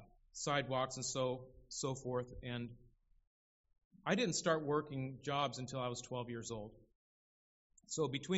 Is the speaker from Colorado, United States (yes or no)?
no; Pasadena, California, United States; I grew up in Pasadena